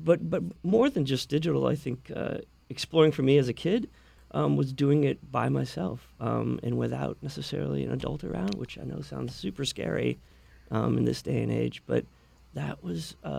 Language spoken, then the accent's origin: English; Brunswick, Maine, United States; now in New York City, United States; Well, I grew up here in Maine, and had a fantastic childhood outside. I live right now in New York City, which is completely different, of course. But I grew up in Brunswick, Maine